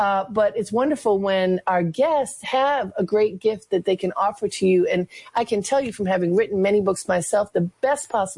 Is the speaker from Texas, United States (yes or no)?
no; Baltimore, Maryland, United States; So I grew up in Baltimore, and when I was in high school so I graduated in 79.